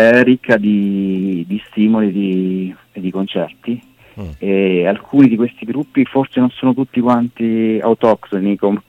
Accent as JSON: {"language": "Italian", "town": "Terni", "region": "Umbria", "country": "Italy", "also_born_or_lived": "Viterbo", "lives_now": "Ravenna, Italy", "said": "sono umbro di Terni, vissuto a Viterbo per molti anni, ho avuto anche varie band e poi da circa 15 anni che vivo a Ravenna"}